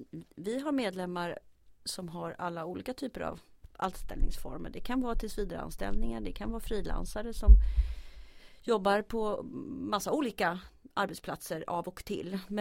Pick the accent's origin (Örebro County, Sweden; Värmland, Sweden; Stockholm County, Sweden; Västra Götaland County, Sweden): Stockholm County, Sweden; Sollentuna; also born or lived in Lund / United States; jag kommer från Stockholm. Absolut. Jag är uppvuxen i Sollentuna och sen har jag bott i Stockholm i större delen av mitt liv med en kort utflykt till Lund och en lite längre utflykt till USA. Men det är väldigt länge sedan nu.